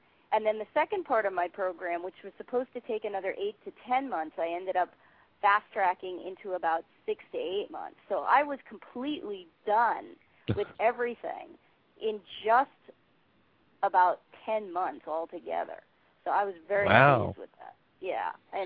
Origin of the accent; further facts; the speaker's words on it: United States; I grew up just outside New York City and spent a lot of my adult life bouncing around from job to job.